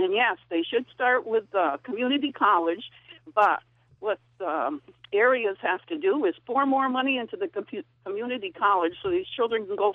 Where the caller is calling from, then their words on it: Granby, Massachusetts, United States; Granby, Massachusetts.